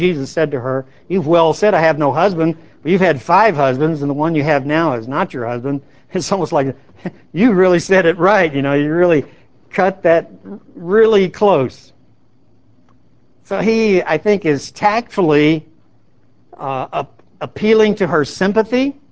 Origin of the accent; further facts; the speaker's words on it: Illinois, United States; And you can tell I'm from Illinois. The only ball team that exists is the Cubbies.